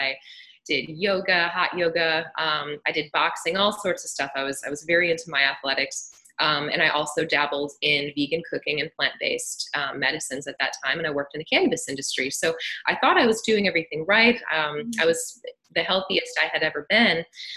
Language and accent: English; Midwest, United States; I grew up in the Midwest, you know, and it was all about cheese and cookouts and burgers.